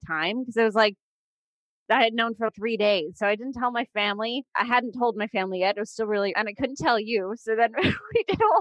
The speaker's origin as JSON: {"language": "English", "country": "Canada", "said": "I'm Canadian, right?"}